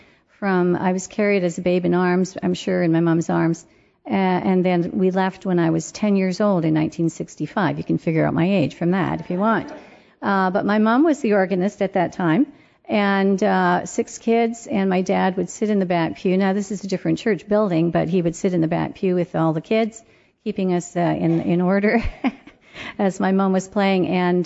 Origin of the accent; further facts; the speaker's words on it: Brantford, Ontario, Canada; I'm from Brantford, and Paris is like a 20-minute drive.